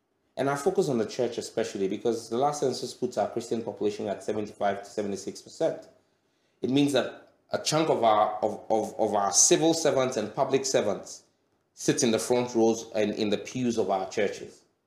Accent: Nigeria; when I was growing up in Nigeria, all our English teachers were Ghanaians.

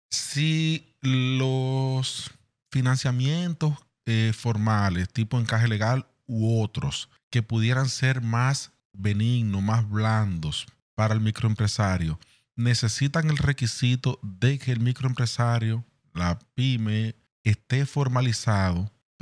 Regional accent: Dominican Republic; Nosotros como dominicanos hemos normalizado que hay un colmado que no te va a dar facturas con comprobante

